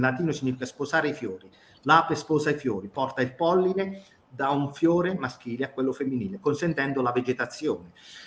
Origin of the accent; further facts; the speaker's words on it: Corato, Apulia, Italy; Io vengo da Corato, che è il paese che ha dato il nome alla coratina, cioè praticamente la varietà di oliva migliore al mondo.